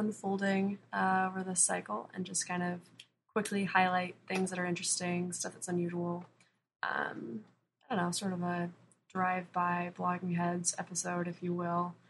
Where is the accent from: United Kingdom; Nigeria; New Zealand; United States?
United States; Missouri; You know, I'm from Missouri originally. My family's from the South.